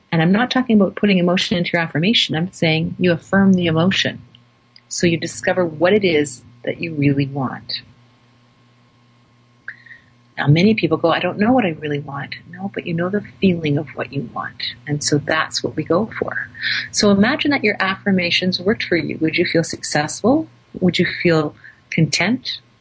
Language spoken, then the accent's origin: English; Canada; I'm Canadian. That's a giveaway the way I say that last letter of the alphabet. I'm based in Calgary, Alberta, Canada